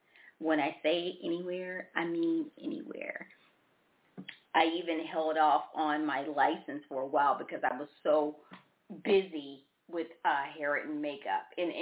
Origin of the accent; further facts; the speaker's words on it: Memphis, Tennessee, United States; I was literally the first black woman in my hometown, Memphis, Tennessee, to work for the Christian Dior counter.